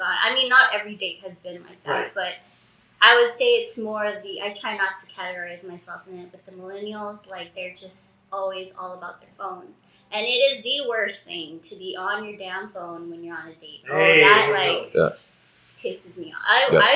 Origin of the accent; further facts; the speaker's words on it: California, United States; From California.